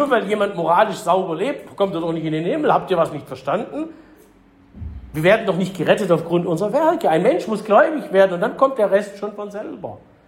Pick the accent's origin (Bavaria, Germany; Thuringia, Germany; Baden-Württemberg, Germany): Baden-Württemberg, Germany; Ich bin ja Schwabe, den kannten wir schon lange.